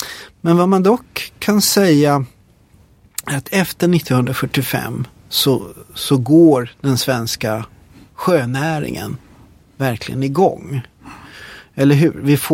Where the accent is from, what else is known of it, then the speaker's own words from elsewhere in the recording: Gothenburg, Västra Götaland County, Sweden; det var ju då med mig som helst göteborgare. Jobba varvet, gjorde man ju.